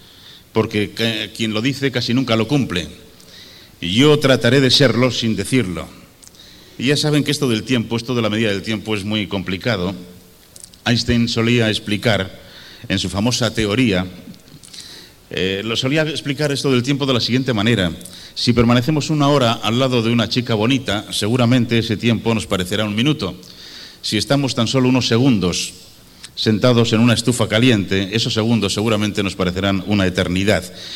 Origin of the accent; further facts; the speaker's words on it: Bilbao, Basque Country, Spain; Yo nací en Bilbao y de todos he sabido que allí en el bocho, como llamamos, bocho es agujero, Bilbao está en un agujero.